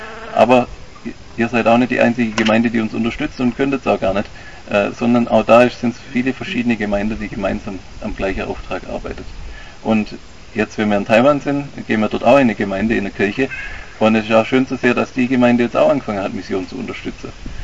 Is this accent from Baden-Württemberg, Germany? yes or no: yes; Oberiflingen, Baden-Württemberg, Germany; in so kleine Dörfer hier, ich komme ja aus Oberiflingen, da kennt man sich ja auch gegenseitig.